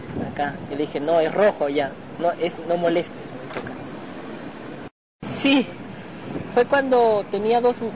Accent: Bolivia; Ah, yo soy de Bolivia.

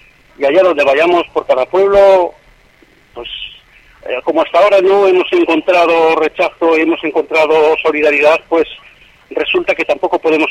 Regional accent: Valladolid, Castile and León, Spain; Sí, soy de aquí, de Valladolid.

